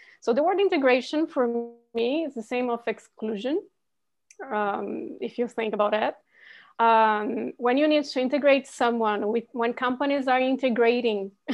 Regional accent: Brazil; first language Portuguese; English is a second language; It's Portuguese, my native language, or Brazilian Portuguese. Then Italian is my second native language, and I'm fluent in English and French and Spanish.

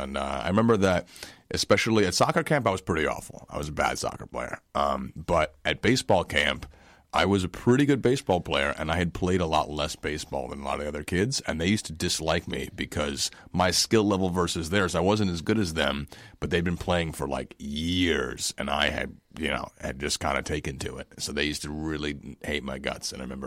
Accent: New York, United States; I'm from New York.

